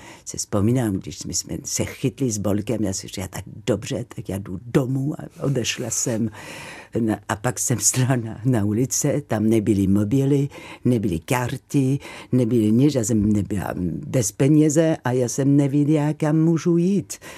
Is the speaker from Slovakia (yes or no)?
no; Marseille, Provence-Alpes-Côte d'Azur, France; Czech is a second language; moved away; Hodně turistů. Já jsem z Marseille, tak je to takové trošku divoké.